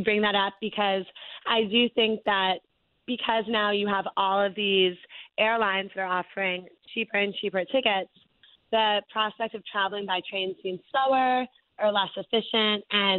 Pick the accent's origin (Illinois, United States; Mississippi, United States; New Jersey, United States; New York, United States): New Jersey, United States; keep in mind that I grew up in New Jersey, so I've been riding New Jersey Transit